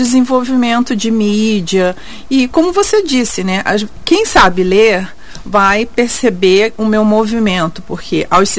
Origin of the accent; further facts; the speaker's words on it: Nova Friburgo, Rio de Janeiro, Brazil; Eu sei que sou carioca, porém fui criada em Nova Friburgo, estado do Rio.